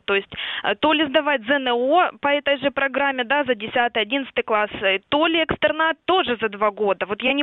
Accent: Sievierodonetsk, Luhansk Oblast, Ukraine; Я из Северодонецка

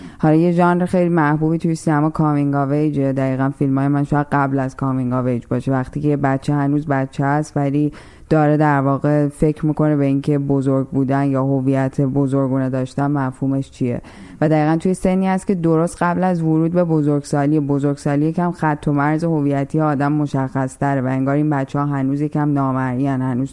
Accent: Iran; also born or lived in Chicago

